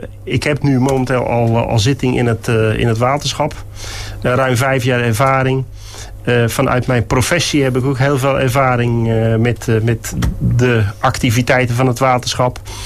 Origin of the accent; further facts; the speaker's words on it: Numansdorp, South Holland, Netherlands; ik kom uit Numansdorp. Ik ben getrouwd, ik heb 3 kinderen.